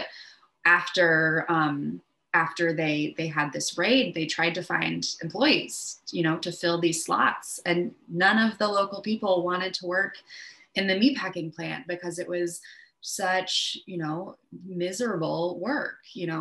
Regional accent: Iowa, United States; I grew up in Iowa and which you know is in the center of the US. I think there are more pigs in Iowa than there are people. I grew up in the city

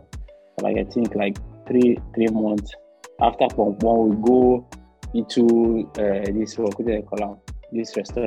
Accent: Lagos, Nigeria; Yeah, I was born and brought up in Lagos, yeah.

